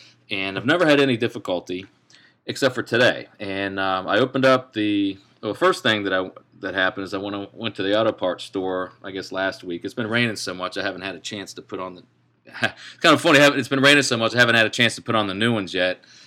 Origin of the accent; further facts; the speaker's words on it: Ashland, Virginia, United States; I am hail from Ashland, Virginia, the center of the universe in Central Virginia.